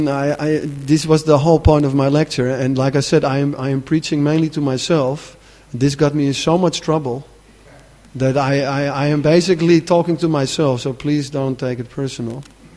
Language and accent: English; Amsterdam, North Holland, Netherlands; I'm from Amsterdam